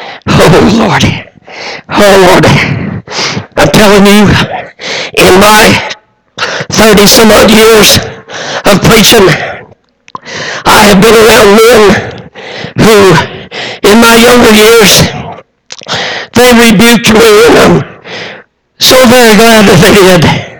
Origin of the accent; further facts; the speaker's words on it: Illinois, United States; When I grew up in Southern Illinois, I grew up with one motive in my mind.